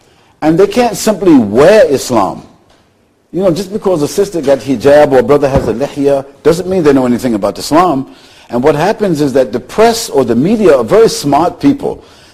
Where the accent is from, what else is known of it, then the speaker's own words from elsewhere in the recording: United States; And as an American, if I give you my passport, you'll see that I've been to 73 countries.